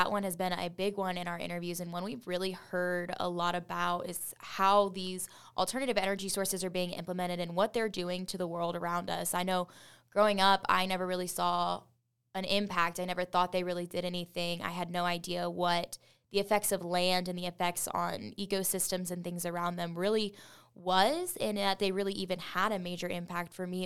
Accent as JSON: {"language": "English", "town": "Waco", "region": "Texas", "country": "United States", "tie": "born or raised there", "said": "I was raised in a big city, or somewhat big city. I am from Waco, Texas, so a very dense populated area that doesn't have a lot of agriculture land or agriculture industry surrounding it."}